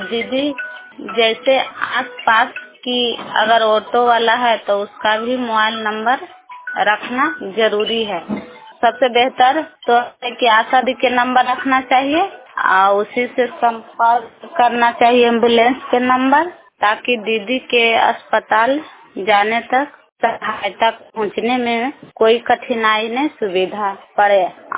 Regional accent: Adampur, Bihar, India; अग्राम आदमपुर के रहने वाला हूँ। पंचायती चौकन्ना प्रखंड नादीगंज जिला नवादा

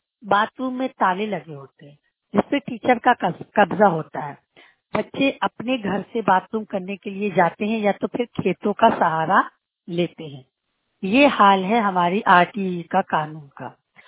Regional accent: Uttar Pradesh, India; और मैं बांदा जिले से हूँ।

